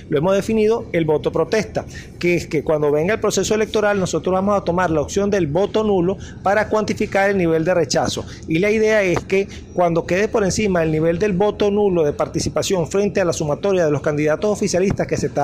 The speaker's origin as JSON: {"language": "Spanish", "country": "Venezuela", "said": "en estas condiciones nosotros como venezolanos estamos en una condición de indefensión jurídica"}